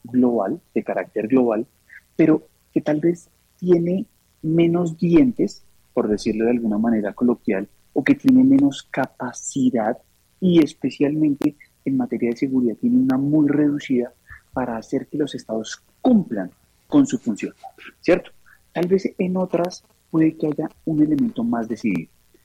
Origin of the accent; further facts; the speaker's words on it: Colombia; como ciudadanos del mundo, como ciudadanos colombianos